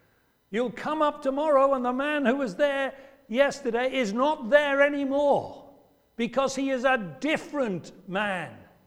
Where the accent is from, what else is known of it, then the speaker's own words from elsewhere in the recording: England, United Kingdom; We're English or British. After all, we don't do a lot of leaping, do we?